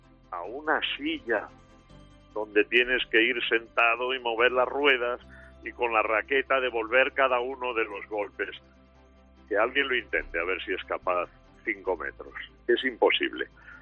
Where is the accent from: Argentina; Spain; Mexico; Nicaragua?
Spain; Pero cómo hemos disfrutado también como españoles volviendo a ganar al tenis.